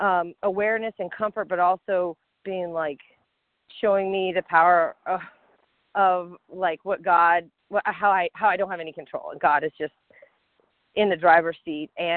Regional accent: Louisiana, United States; I'm from Louisiana, guys, and I'm so nervous.

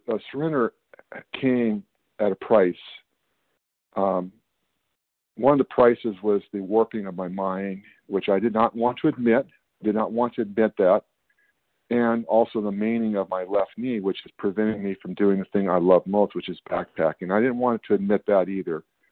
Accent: Sacramento, California, United States; Northern California, Sacramento, California.

